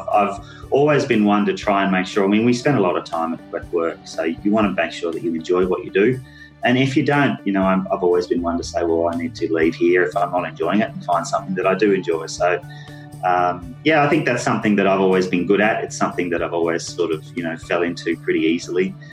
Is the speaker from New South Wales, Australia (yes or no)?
yes; New South Wales, Australia; also born or lived in Sydney, Australia; now in Melbourne, Australia; I was raised in northern New South Wales, in country on the New England Tablelands up there. Absolutely loved it. Was dragged kicking and screaming at about 15 years of age down to Melbourne, and I've been in Melbourne ever since, really.